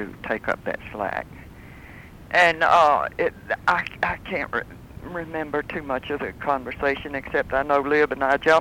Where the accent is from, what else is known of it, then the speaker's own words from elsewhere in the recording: Anderson, South Carolina, United States; Yes, I'm South Carolina.